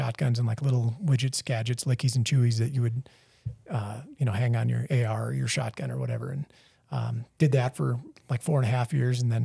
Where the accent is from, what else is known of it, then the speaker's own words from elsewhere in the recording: Minnesota, United States; I'm from Minnesota originally, central Minnesota, little farming community.